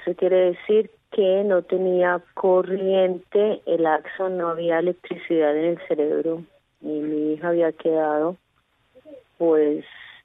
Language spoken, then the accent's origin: Spanish; Bogotá, Colombia; moved away as an adult; En Bogotá, Colombia.